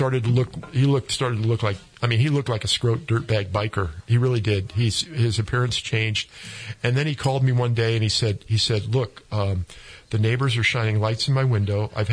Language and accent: English; Connecticut, United States; born or raised there; moved away; also born or lived in Maryland